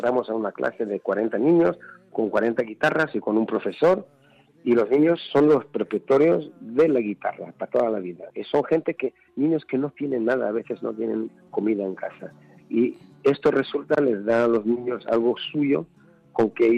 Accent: Israel; Spanish is a second language; israelíes también no creen que tienen buena cultura, o, ¿sabes? No apreciamos lo que tenemos. Yo, como un extranjero

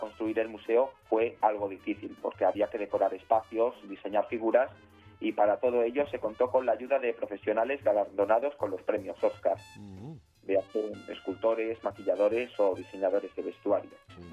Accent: Madrid, Community of Madrid, Spain; born there; yo soy nacido en Madrid, pero mi familia es de Trujillo.

